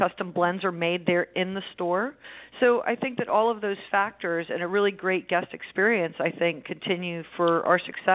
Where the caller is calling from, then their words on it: St. Augustine, Florida, United States; I am from our nation's oldest city. I'm in St. Augustine, Florida.